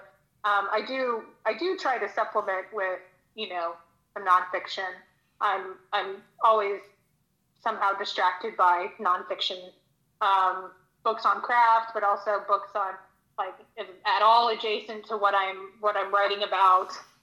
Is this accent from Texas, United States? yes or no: yes; Texas, United States; I'm from Texas. I'm not from Michigan.